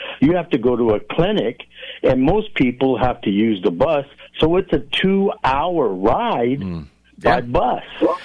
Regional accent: Redlands, California, United States; now in Santa Barbara, United States; In my hometown of Redlands and Loma Linda, they already are, doing this.

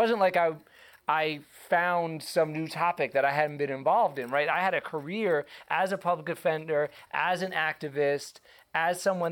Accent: Atlanta, Georgia, United States; My motivation for writing about it was my own experience growing up in Atlanta, Georgia, going to an almost all Black high school, living in a majority Black neighborhood.

